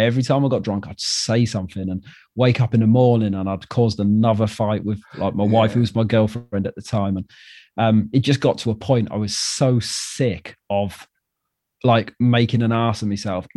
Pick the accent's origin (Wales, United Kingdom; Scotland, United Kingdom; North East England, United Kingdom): Wales, United Kingdom; moved away; I'm from Wales and I moved here. So I don't know. I do now. I've been here 10 years.